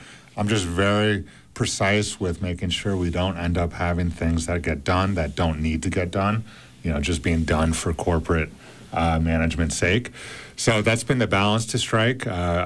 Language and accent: English; Park City, Utah, United States; a friend I grew up with here in Park City wanted to bring it out to Salt Lake.